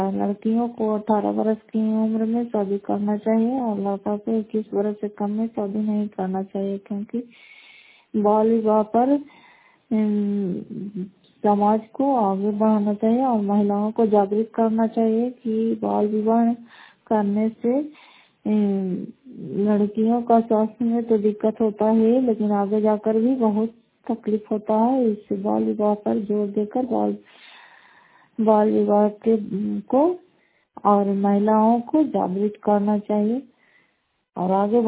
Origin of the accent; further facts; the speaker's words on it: Bihar, India; फतेहपुर पंचायत मकौथल जिला नालंदा क्रास उपखंड की निवासी हूँ।